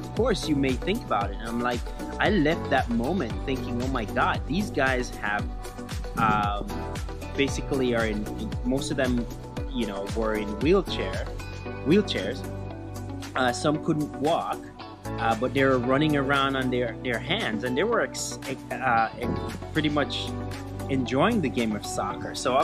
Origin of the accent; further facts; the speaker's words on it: Jamaica; Growing up in Jamaica, you know, I wasn't as good as the other players that I used to play with.